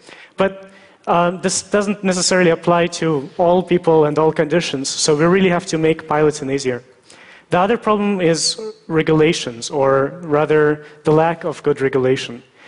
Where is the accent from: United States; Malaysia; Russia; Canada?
Russia; born there; English is a second language; So I was born in Russia